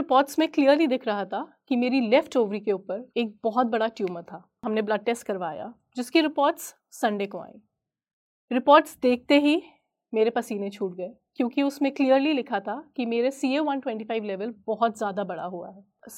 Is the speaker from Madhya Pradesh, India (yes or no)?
no; Nainital, Uttarakhand, India; मैं नैनीताल में ही पली बड़ी